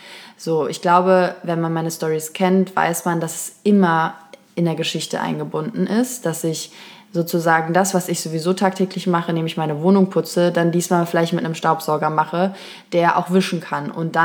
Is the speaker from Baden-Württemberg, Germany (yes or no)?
no; Kassel, Hesse, Germany; Also ich bin eigentlich aus Kassel und irgendwie habe ich das Gefühl, auch in so mittelgroßen Städten